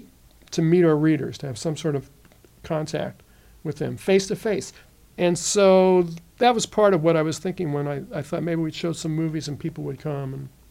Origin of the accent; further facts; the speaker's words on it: New York, United States; you know, I grew up in the New York area.